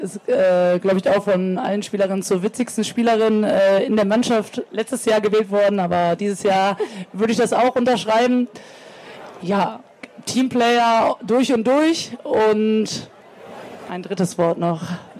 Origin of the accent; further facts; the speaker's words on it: Bochum, North Rhine-Westphalia, Germany; Ja, also ich bin in Bochum aufgewachsen, bin immer noch Fan, war selber früher im Stadion als kleines Kind